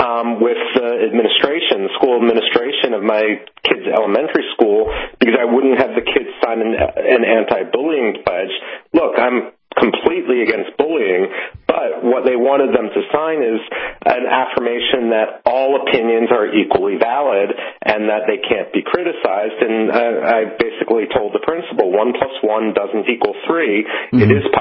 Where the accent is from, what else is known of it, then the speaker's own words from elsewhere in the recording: Philadelphia, Pennsylvania, United States; I saw this growing up in Philadelphia.